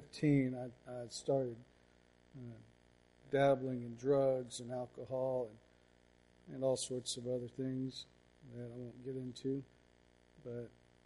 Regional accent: Atlanta, Georgia, United States; now in Louisiana, United States; We're all from Atlanta, Georgia, and we've been living here in Louisiana for about, I've been here for about 14, 15 years now

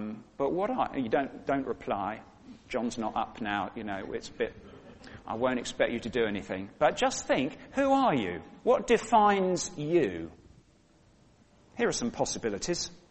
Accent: Scotland, United Kingdom; I'm Scottish.

